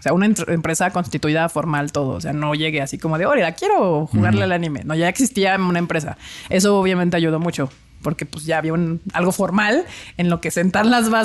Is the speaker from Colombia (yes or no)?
no; Mexico; Sí choca con la manera en que somos los mexicanos.